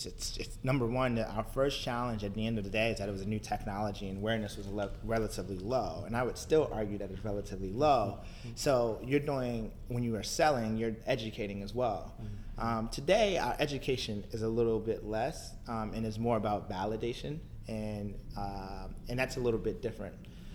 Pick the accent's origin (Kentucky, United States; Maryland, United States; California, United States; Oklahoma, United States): Maryland, United States; Baltimore; also born or lived in West Virginia; now in Cincinnati, United States; I grew up in Baltimore. I went to school in West Virginia. I then went into the government.